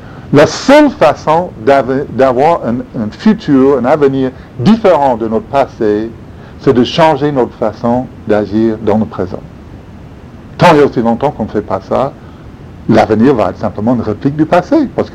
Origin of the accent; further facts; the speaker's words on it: the South, United States; au sud des États-Unis, d'où je viens